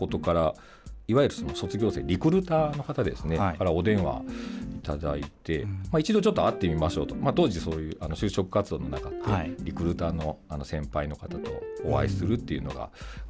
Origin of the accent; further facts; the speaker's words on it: Kyoto, Japan; moved away as an adult; also born or lived in Osaka; 出身は京都府でして、